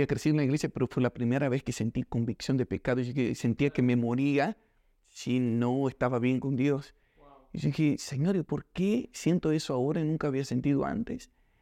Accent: Rio de Janeiro, Brazil; Spanish is a second language; Entonces, crecí en Río de Janeiro, Brasil.

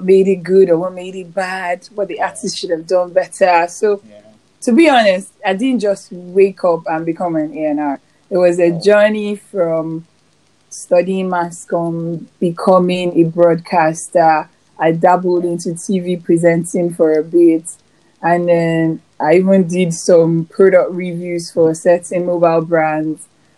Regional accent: Lagos, Nigeria; but I was born and brought up in Lagos.

